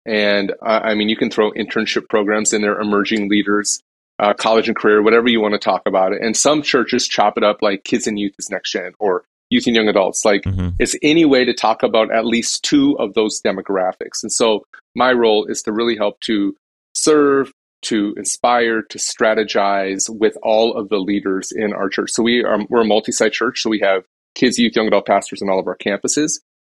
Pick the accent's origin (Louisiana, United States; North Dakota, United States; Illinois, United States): North Dakota, United States; now in Minneapolis, United States; But we're from the Midwest. We grew up in North Dakota originally, which is a bit colder than where we're at in Minnesota.